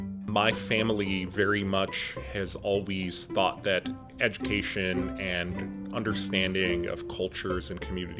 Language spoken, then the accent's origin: English; London, United Kingdom; born there; also born or lived in Iran; So I was born in London, England, and my family is from Iran originally, so we moved back to Iran and lived in Iran for 3.5 years, and then fled from Iran for various reasons, religious persecution. My family is Zoroastrian